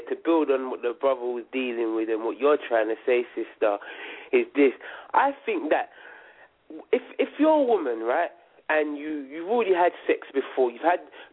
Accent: United Kingdom; because I'm from Britain

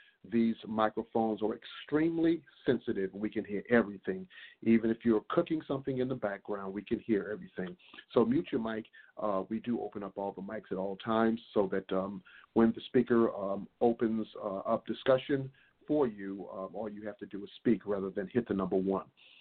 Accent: Princeton, West Virginia, United States; And right now we're going to move over into Princeton, West Virginia, my hometown state.

